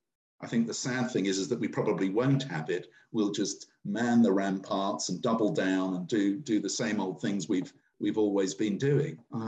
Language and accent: English; United Kingdom; As a Brit, you Americans, you automatically associate the word cooperation with harming your self-interest.